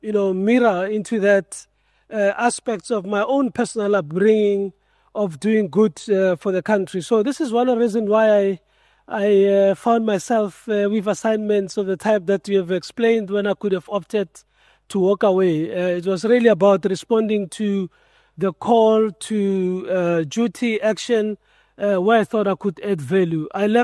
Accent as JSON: {"language": "English", "town": "Brits", "region": "North West", "country": "South Africa", "tie": "born or raised there", "also_born_or_lived": "Rustenburg", "said": "I was not born in Soweto. I was born in Rustenburg. I grew up in Brits, so I'm from the maize and tobacco farms of the Northwest."}